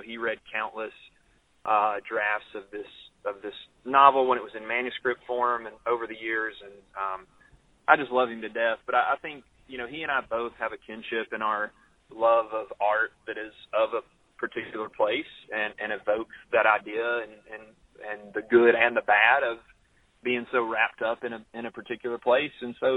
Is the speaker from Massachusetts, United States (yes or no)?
no; Alabama, United States; But I just had no clue for the longest, man, because I'm from North Alabama and we'd go to the beach